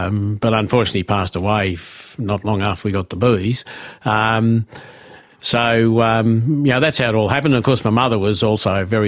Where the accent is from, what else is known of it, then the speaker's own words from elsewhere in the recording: Wollongong, New South Wales, Australia; I grew up in Wollongong, actually, in Mangaton, in a suburban backyard, went to Mount St Thomas Public School and Tech College in Wollongong. So I didn't have a rural background